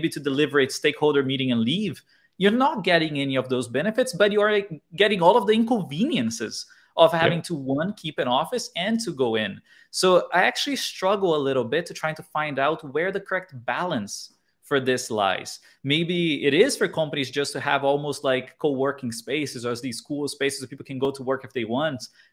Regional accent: Brazil; moved away; also born or lived in Switzerland / England / United States; I've lived in Switzerland, I've lived in England, I'm from Brazil, I lived in Brazil, I've lived in the United States. So I've moved a lot between different countries

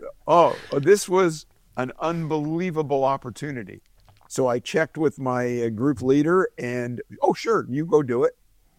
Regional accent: California, United States; I'm a lawyer from California.

